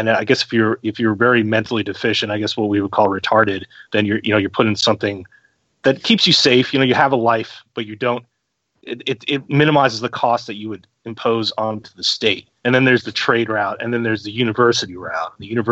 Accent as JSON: {"language": "English", "country": "United States", "said": "You know, to me, as an American, I came off as being very aggressive, in meetings and confrontations, because I'm used to being in that hyper competitive environment."}